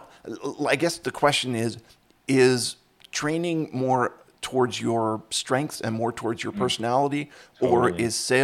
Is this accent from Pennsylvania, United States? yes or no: yes; Philadelphia, Pennsylvania, United States; So I grew up in Philadelphia, and Dallas is in the Eagles division.